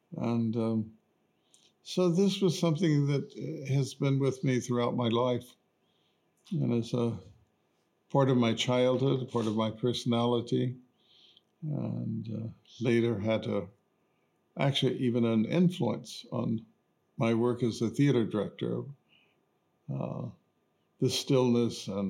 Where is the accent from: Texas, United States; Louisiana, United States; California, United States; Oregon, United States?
Texas, United States; Waco; And I grew up in Waco, Texas, and my father would go hunting and each year.